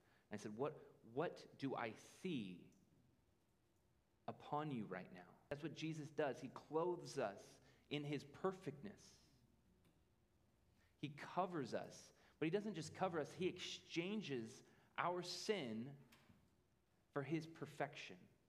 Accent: Idaho, United States; also born or lived in Oregon; I was born in Oregon, and I grew up in Idaho.

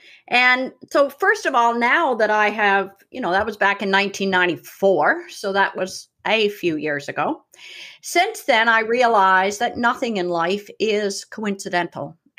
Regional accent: Newfoundland and Labrador, Canada; moved away; also born or lived in Nova Scotia; I'm a newfie. So I never knew anything about astrology growing up in Newfoundland. Moved to Nova Scotia

